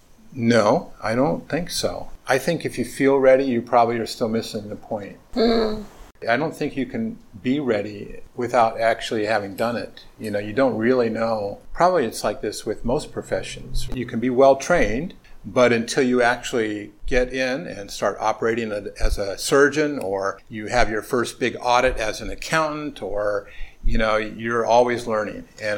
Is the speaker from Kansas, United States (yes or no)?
no; California, United States; I grew up in Southern California.